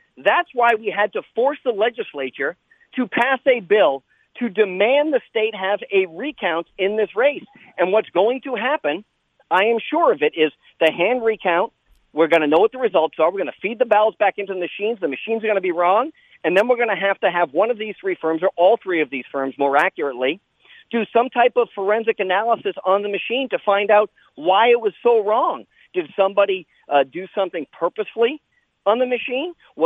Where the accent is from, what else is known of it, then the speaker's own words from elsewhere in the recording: Windham, New Hampshire, United States; in my hometown of Windham, New Hampshire